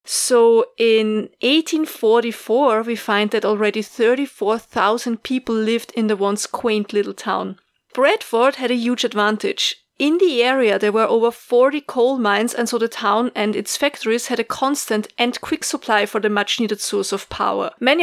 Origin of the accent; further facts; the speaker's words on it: Austria; from Austria, and you are listening to Fresh Hell, your favorite international podcast.